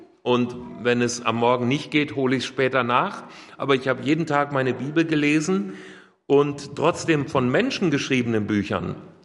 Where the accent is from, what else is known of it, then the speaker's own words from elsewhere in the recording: Hesse, Germany; in meine nordhessische Heimat südlich von Kassel, wo ich aufgewachsen bin.